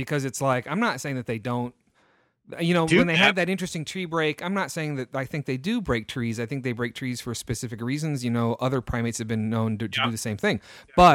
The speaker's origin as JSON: {"language": "English", "town": "Los Angeles", "region": "California", "country": "United States", "said": "I'm from Los Angeles, right? I see a tree, and then 8 feet away, there's another tree."}